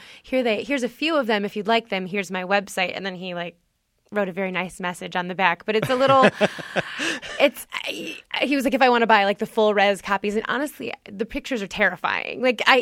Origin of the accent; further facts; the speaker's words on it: Detroit, Michigan, United States; I'll go somewhere and they'll go, where are you from? And I go, Detroit.